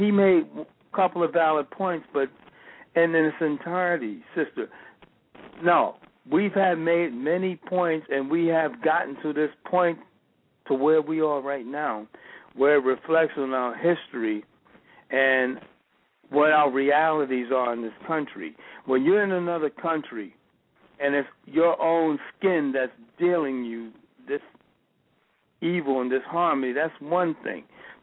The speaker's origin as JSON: {"language": "English", "town": "New York City", "region": "New York", "country": "United States", "said": "remember Calvin Buss from the Abyssinian, you know, Baptist Church in Harlem. That's originally where I'm from New York City."}